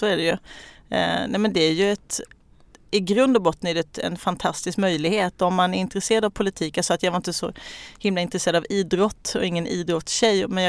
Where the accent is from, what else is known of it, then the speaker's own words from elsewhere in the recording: Kalmar, Kalmar County, Sweden; Nej, men jag bor i Kalmar där jag är född och uppvuxen. Bor tillsammans med min man och våra två barn och vår hund.